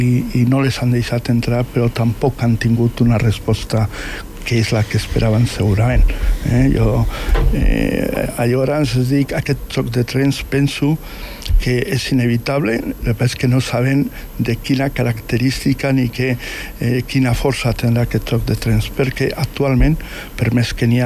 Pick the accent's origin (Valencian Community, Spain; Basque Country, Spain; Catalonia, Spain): Basque Country, Spain; Jo, tal com has dit, soc de procedència basca, soc basc, i no soc català.